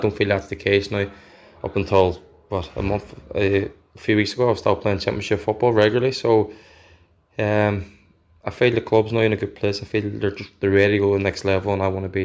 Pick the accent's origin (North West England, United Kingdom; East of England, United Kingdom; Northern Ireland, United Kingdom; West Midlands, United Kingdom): Northern Ireland, United Kingdom; Derry; moved away; I'm like born and raised in Derry. I was a Derry fan, obviously, growing up.